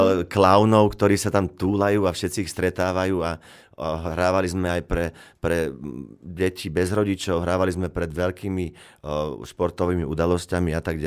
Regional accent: Žilina Region, Slovakia; now in Bratislava, Slovakia; ja som z Oravy šiel do veľkého sveta, v mojom prípade ponímaní Bratislavy

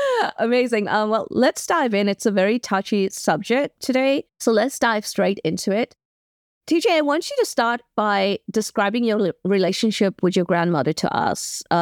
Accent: United States; Growing up in America, clearly I went home with some kind of expectation of how like the grieving process would look

